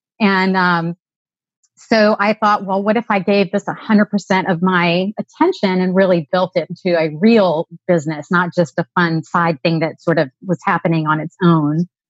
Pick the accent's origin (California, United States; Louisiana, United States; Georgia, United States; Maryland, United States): Louisiana, United States; Baton Rouge; moved away as an adult; also born or lived in New York City; And so I grew up in Louisiana in Baton Rouge. And when I was 18, I went to college and moved to New York City and started working on Broadway as an actor.